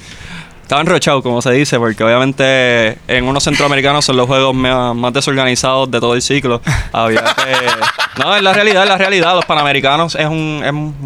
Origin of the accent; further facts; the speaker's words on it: Caguas, Puerto Rico; now in Barranquilla, Colombia; Barranquilla se quedó con parte de mí. O sea, yo soy barranquillero ya. Ya yo no soy tan cagüeño y soy más barranquillero ahora.